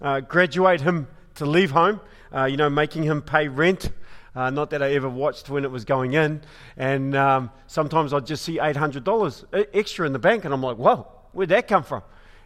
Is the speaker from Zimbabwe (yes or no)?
no; New Zealand; and my wife is a Kiwi. I'm a Kiwi. My dad is a Pommy.